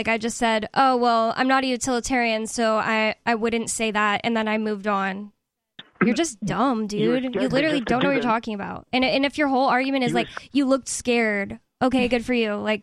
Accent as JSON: {"language": "English", "town": "San Antonio", "region": "Texas", "country": "United States", "said": "Yeah, I'm from San Antonio."}